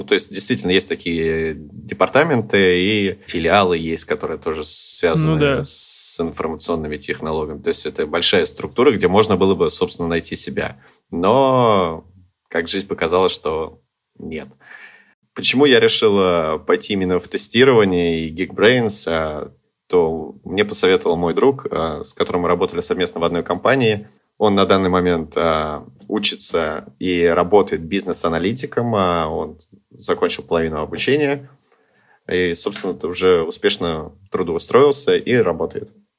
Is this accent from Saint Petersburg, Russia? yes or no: no; Zheleznodorozhny, Moscow Oblast, Russia; и сам я из Железнодорожного.